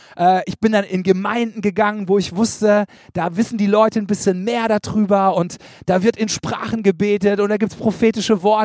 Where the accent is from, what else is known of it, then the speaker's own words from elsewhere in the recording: Karlsruhe, Baden-Württemberg, Germany; Und ich komme aus Karlsruhe.